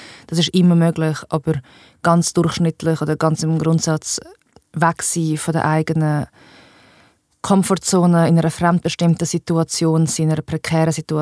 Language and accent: German; Switzerland; Bei uns in der Schweiz ist alles immer langsamer und schwerer durch den Föderalismus, das ist so.